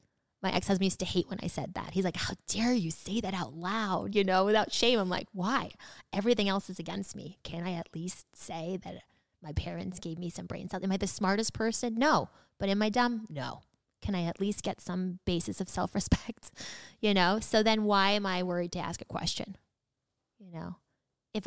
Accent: New York City, New York, United States; I grew up in Queens. Like, that's not a nice neighborhood where I grew up in South Queens on Jamaica Avenue. You know, every single person was an immigrant.

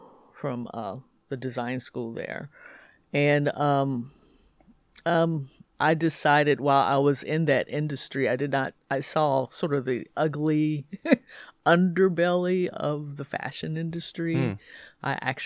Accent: Indianapolis, Indiana, United States; Well, I am from Indianapolis.

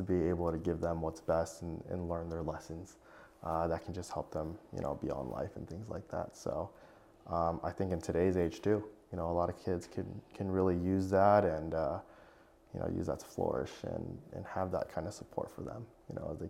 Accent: Monterey Park, California, United States; I grew up in Monterey Park, Alhambra area, that San Gabriel Valley. It's a little bit smaller.

